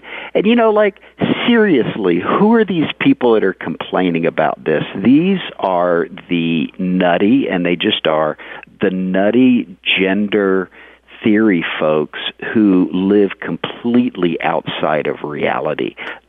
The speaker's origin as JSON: {"language": "English", "region": "the South", "country": "United States", "said": "and I'm from the South, so."}